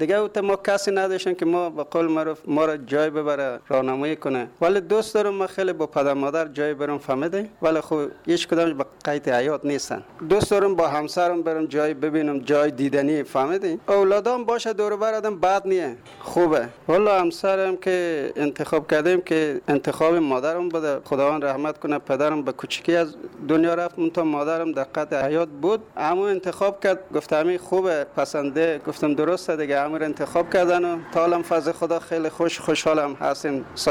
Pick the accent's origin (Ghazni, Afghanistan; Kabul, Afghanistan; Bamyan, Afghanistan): Ghazni, Afghanistan; moved away; also born or lived in Pakistan / Iran; از غزنی هستیم. 64 بود، 63 64 بود ما مهاجر شدیم به پاکستان. دیگه از پاکستان هم تقریبا یک 3 4 ماه ما اونجا بودیم، دیگه رفتیم به طرف ایران. ایران هم رفتیم، ما اونجا موندگار شدیم دیگه، تقریبا 17 18 سال ما به ایران بودیم.